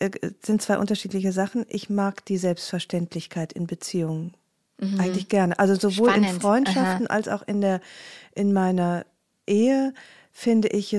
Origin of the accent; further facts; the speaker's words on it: Rhineland, Germany; Ich bin Rheinländerin